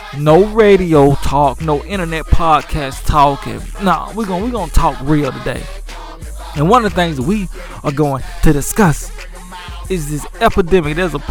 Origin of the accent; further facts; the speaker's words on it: Atlanta, Georgia, United States; Let me tell you, an ambassador of our city. I'm from Bankhead.